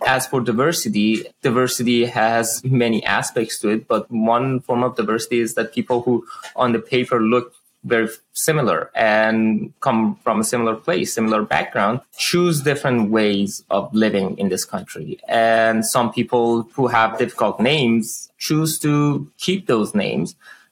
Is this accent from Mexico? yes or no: no; Iran; English is a second language; now in United States; The listeners could tell that I have an accent. I am an immigrant from Iran.